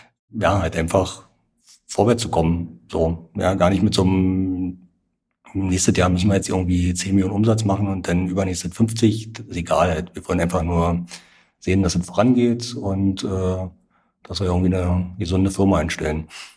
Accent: eastern Germany, Germany; man ist da auf jeden Fall in so einer so ein bisschen schizophrenen Lage als Ostdeutscher, glaube ich.

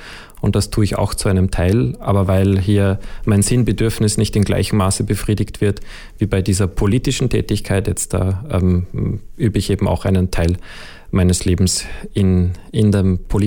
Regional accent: Salzburg, Austria; als ich bin in der Natur aufgewachsen in Salzburg und habe dort die Verbundenheit von allem wahrgenommen.

